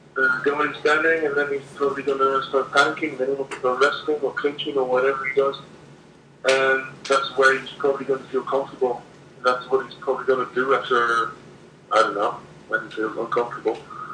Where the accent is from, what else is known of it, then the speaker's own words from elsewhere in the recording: Spain; English is a second language; now in Netherlands; my family gave me it because I came from Spain. I used to live in Spain. Then I moved over to Holland